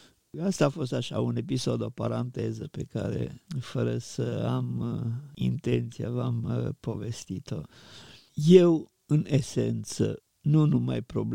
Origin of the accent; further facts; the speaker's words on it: Ipotești, Suceava County, Romania; Și între Suceava și Ipotești, satul meu natal, era un câmp, câmp destinat experiențelor agricole.